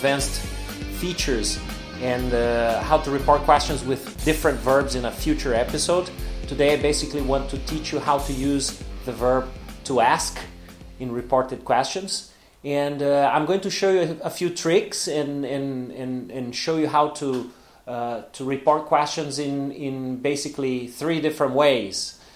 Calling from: Porto Alegre, Rio Grande do Sul, Brazil

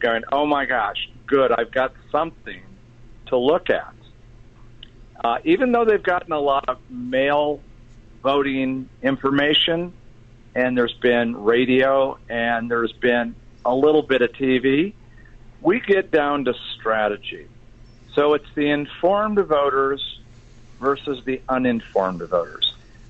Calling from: Gardnerville Ranchos, Nevada, United States; Well, Kevin, I'm in the Gardnerville Ranchos area.

